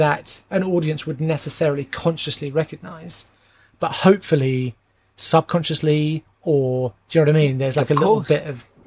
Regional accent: England, United Kingdom; I'm English and Dom's English.

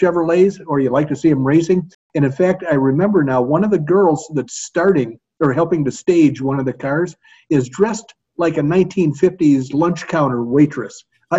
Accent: Oklahoma, United States; I'm from Oklahoma. You'd think I'd like okra, but no, not me.

